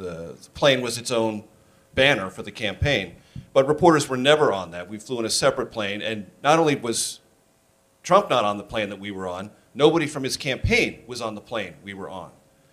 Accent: San Diego, California, United States; driving with my mother from my hometown in San Diego to my freshman year at the University of Missouri

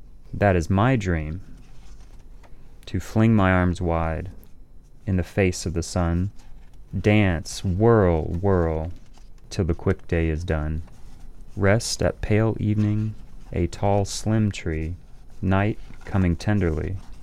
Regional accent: South Carolina, United States; a lot earlier than I learned as a kid growing up in South Carolina

